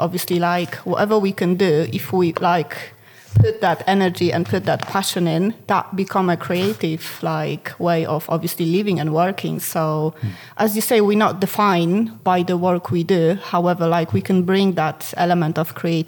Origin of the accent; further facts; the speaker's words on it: Poland; English is a second language; moved away as an adult; now in United Kingdom; Obviously, I'm from Poland, all the way from like Luton Airport this time.